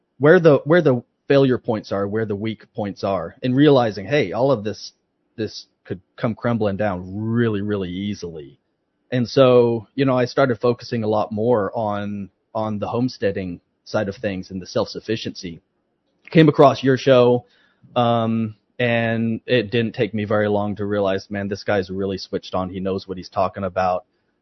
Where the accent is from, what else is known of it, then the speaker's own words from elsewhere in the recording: Ohio, United States; also born or lived in Dallas, Texas; I was born in Dallas, so Texan to the bone. But pretty soon we moved to the family property in Ohio, almost 300 acres.